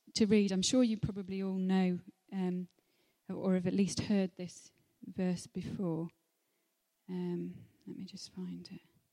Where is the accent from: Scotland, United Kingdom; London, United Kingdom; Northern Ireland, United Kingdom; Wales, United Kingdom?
Wales, United Kingdom; Llangynwyd; I grew up in Llangynnedd across the mountain, and you know, all the mountains around